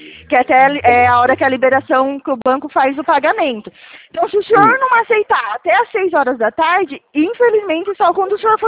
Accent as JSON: {"language": "Portuguese", "town": "Araras", "region": "São Paulo", "country": "Brazil", "said": "eu sou daqui de Araras."}